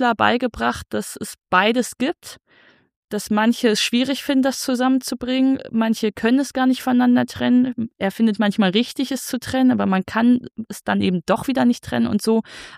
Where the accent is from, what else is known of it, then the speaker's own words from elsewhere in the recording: Wuppertal, North Rhine-Westphalia, Germany; weil sein Wahlkreis Wuppertal war, wo ich aufgewachsen bin.